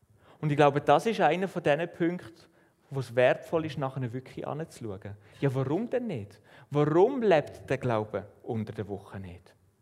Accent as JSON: {"language": "German", "country": "Switzerland", "said": "Das ist so ein bisschen unser Empfinden als Schweizer."}